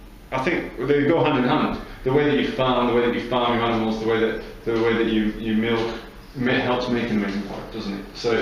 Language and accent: English; Yorkshire and the Humber, United Kingdom; You know, so I'm a Yorkshireman, so it's very difficult.